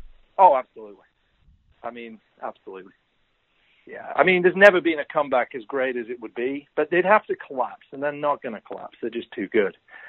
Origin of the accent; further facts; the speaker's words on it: England, United Kingdom; now in United States; Growing up in England, that's what you did every recess, every day.